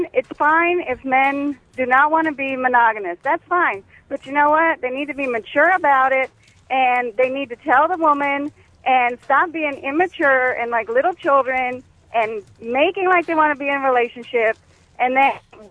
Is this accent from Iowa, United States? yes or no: no; Wisconsin, United States; now in Jupiter, United States; I'm from Wisconsin.